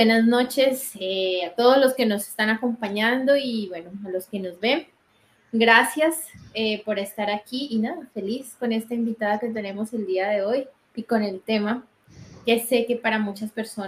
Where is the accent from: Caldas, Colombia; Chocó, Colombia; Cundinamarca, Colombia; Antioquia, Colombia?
Antioquia, Colombia; Medellín; Soy de Colombia, de la ciudad de Medellín.